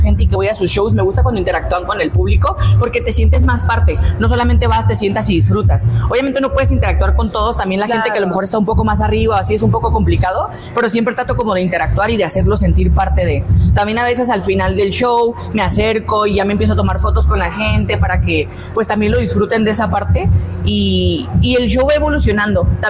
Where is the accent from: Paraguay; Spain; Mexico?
Mexico; Y no importa, fíjate, como mexicano, no importa si tú inventas palabras.